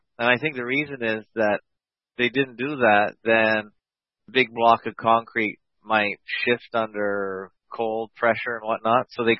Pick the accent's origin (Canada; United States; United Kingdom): United States; Michigan; Michigan is sort of my home state, right beside Ontario in the U.S.